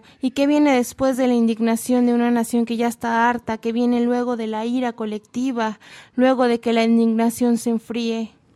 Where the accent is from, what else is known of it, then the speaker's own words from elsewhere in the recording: Coahuila, Mexico; del 89. Vengo de Coahuila, queda en el norte de México.